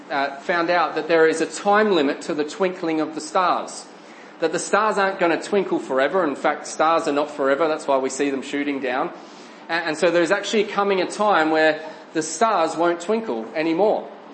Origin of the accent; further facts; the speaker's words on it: Adelaide, South Australia, Australia; for Adelaide, where I'm from Australia